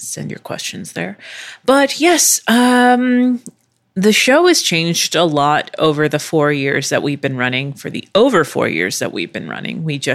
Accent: Texas, United States; also born or lived in Philadelphia, Pennsylvania / Virginia Beach / Chula Vista, California; I say as a Texan, which some people have a problem with, because technically I was not born in Texas. I was born in Philly, not West Philly, nothing like that, in Philadelphia, Pennsylvania.

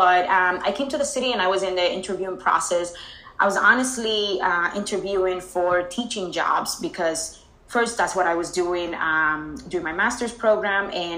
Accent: Dominican Republic; English is a second language; now in United States; Yeah, so I grew up in Dominican Republic

